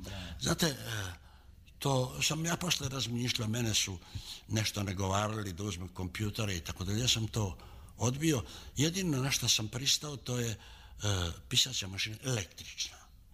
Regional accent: Morović, Vojvodina, Serbia; vratio se svoje kući u Moroviću Srem

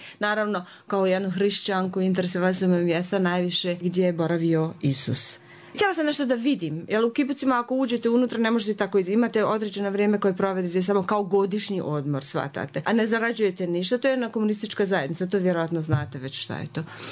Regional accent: Banja Luka, Republika Srpska, Bosnia & Herzegovina; moved away as an adult; Rođena sam u Banja Luci, tu sam išla u školu i u neko vrijeme, šta jedan sa 25-6 godina, sam se odlučila da odem u Grčku, odnosno u Izrael da odem, da radim u kibucima.

